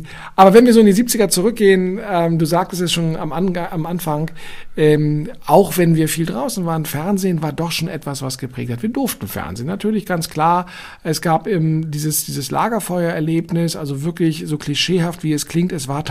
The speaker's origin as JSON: {"language": "German", "region": "Berlin", "country": "Germany", "tie": "born or raised there", "said": "in den 70ern, bis ich dann 14 geworden bin, ich bin aufgewachsen in Eichkamp. Eichkamp ist so eine lustige kleine Siedlung hinter der damaligen Deutschlandhalle."}